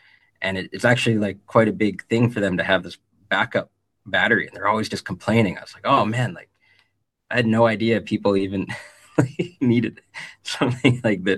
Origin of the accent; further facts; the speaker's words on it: Canada; Like, I'm from Canada and we have a pretty stable power grid